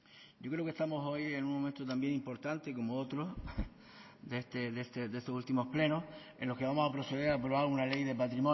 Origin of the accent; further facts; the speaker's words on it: Canary Islands, Spain; nos caracterizan como una comunidad étnica singular que somos el pueblo canario